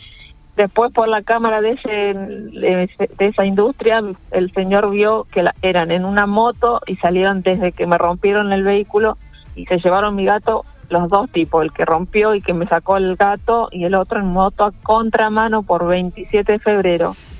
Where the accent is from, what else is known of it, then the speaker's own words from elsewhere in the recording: Granadero Baigorria, Santa Fe, Argentina; Yo soy de Granada, Baigorria